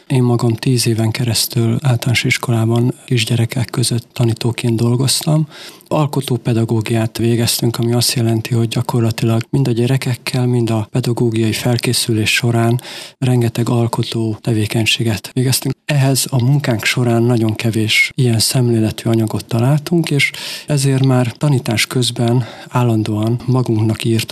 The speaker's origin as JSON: {"language": "Hungarian", "town": "Csorvás", "region": "Békés", "country": "Hungary", "tie": "born there", "said": "amikor Csorváson, a szülőfalumban tanítottam éppen"}